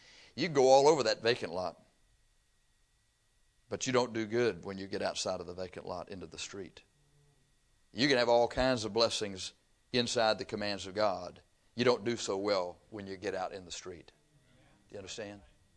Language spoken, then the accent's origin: English; Texas, United States; Okay, well, I'm from Texas. Flatland.